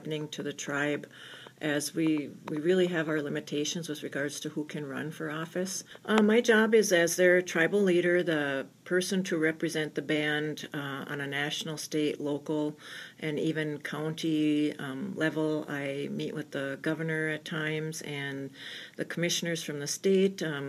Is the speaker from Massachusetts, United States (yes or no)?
no; Orr, Minnesota, United States; I was born and raised in Orr, which is, of course, we all know about 19 miles away.